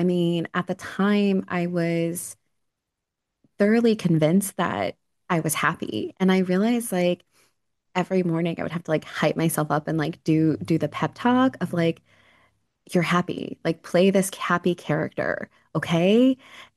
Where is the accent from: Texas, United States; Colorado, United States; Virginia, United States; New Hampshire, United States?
Colorado, United States; I grew up in Colorado, avid hiker